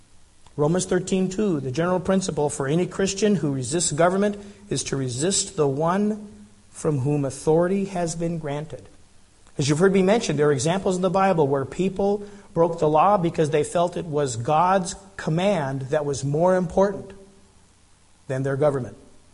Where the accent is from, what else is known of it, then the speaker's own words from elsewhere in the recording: Colorado, United States; When I was growing up in Colorado in the late 70s and early 80s